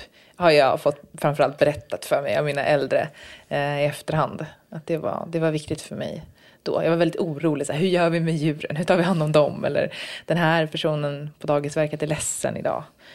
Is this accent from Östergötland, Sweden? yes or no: yes; Norrköping, Östergötland, Sweden; also born or lived in Kolmården; jag föddes utanför Kolmården och flyttade en del när jag var liten, men mycket av släkt och sådär är Norrköping.